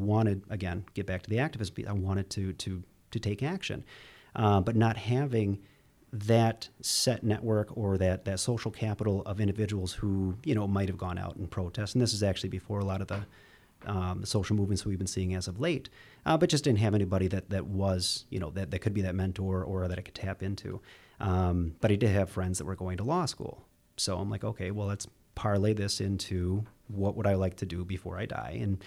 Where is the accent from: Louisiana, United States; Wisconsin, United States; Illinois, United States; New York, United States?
Wisconsin, United States; Whitehall; also born or lived in La Crosse; No, I was born in La Crosse, Wisconsin. For those that don't know, western part of the state. Was raised in Whitehall, Wisconsin, which is about half hour up the road from La Crosse, and just south of Eau Claire.